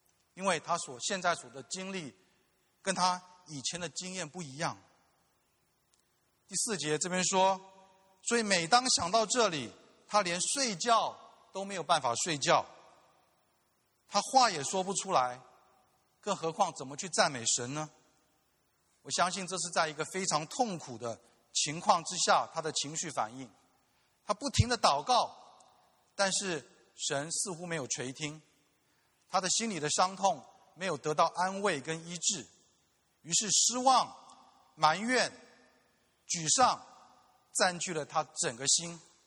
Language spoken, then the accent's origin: Chinese; Taiwan; 因为我跟若晴，我们是在台湾的都市长大，我们没有坐过马车，连马好像都没有看过啊。